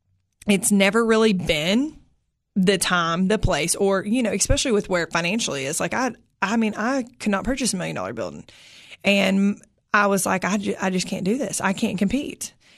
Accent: Cookeville, Tennessee, United States; I'm born and raised in Cookeville. Yep. I went to Cookeville High School, graduated from there.

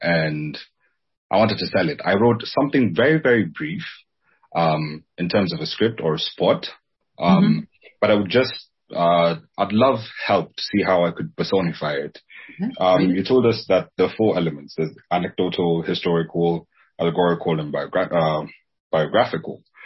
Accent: Kenya; I'm from Kenya.

